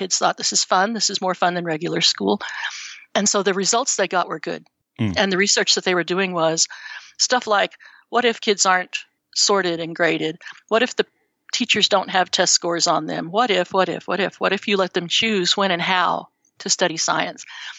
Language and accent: English; Espanola, New Mexico, United States; I finished my degree and went back to my hometown, Espanola, which is north of Santa Fe, to teach where I had gone to school